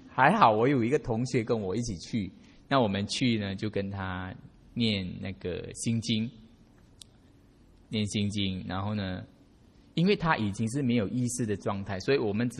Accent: Malaysia; 我是在马来西亚嘛，所以我们马来西亚华人大概全国占大概38%而已吧，华人。

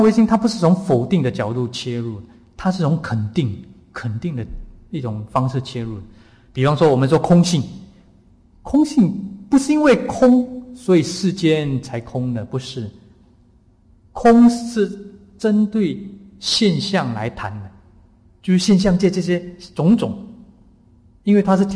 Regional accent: Singapore; 因为我从小都是在城市长大，我在新加坡长大了

